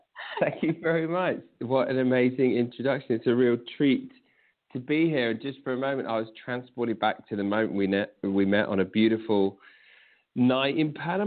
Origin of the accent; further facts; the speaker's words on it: Cranfield, East of England, United Kingdom; And I am a proper villager here in Cranfield. I grew up in the village. My first job was packing eggs at the local farm.